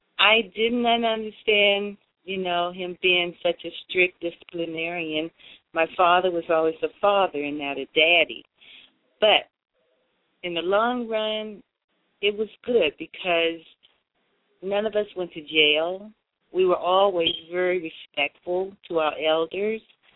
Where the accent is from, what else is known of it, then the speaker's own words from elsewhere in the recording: Washington, District of Columbia, United States; we grew up in Washington, D.C., in Southwest, and we were very, very close because our religion would not allow us to play with other kids.